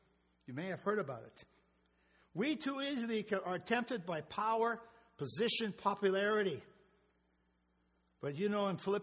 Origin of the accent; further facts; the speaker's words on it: Netherlands; where I come from, which was the land of Holland. I come from Holland, and I grew up in a church that has many rules. So many rules that the nickname of that church was called the Black Stocking Church.